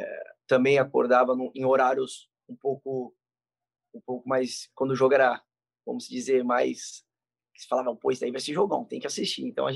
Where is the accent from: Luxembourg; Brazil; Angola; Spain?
Brazil; São Paulo; porque como eu sou de São Paulo, e surgiu a possibilidade de vir por empréstimo.